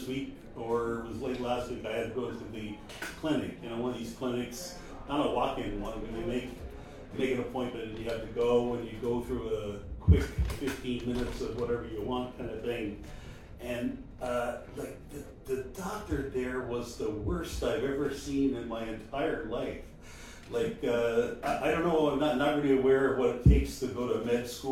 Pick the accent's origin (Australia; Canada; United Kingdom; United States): Canada; Newfoundland and Labrador; I'm from Newfoundland, but I only moved back to St. John's about 2 years ago.